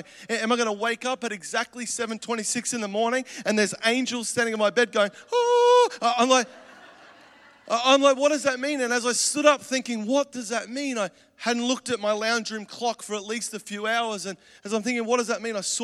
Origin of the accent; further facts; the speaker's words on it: Australia; I'm from Australia, but I'm not a freak.